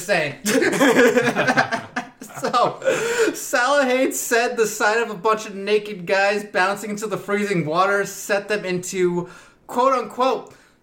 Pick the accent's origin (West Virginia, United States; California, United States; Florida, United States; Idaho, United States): California, United States; I grew up in the Inland Empire, right? They were always a decade behind everybody.